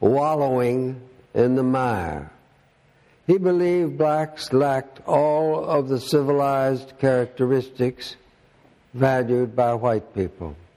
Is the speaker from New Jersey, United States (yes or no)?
no; Alabama, United States; whereas in the Deep South, my home state of Alabama, your home state of Alabama, or Mississippi